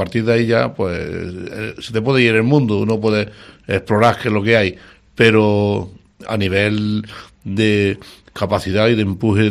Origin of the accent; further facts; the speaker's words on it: Guadix, Andalusia, Spain; Hombre, es un orgullo el que uno venga aquí a su tierra para poder hablar con sus paisanos.